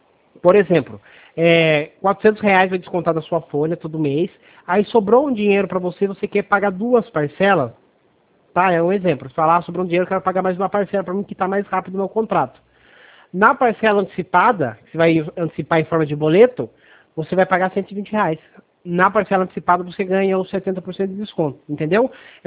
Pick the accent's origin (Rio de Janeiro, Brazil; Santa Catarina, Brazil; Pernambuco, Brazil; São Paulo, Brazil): São Paulo, Brazil; a gente é do estado de São Paulo, só que hoje a gente tá dando uma força pro pessoal aí de Rondônia.